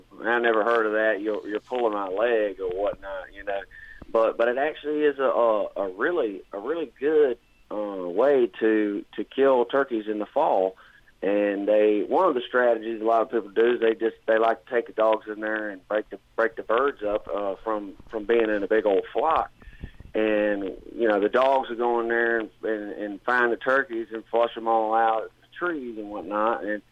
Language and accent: English; Virginia, United States; Yeah, I grew up down there in Virginia about an hour outside of Richmond.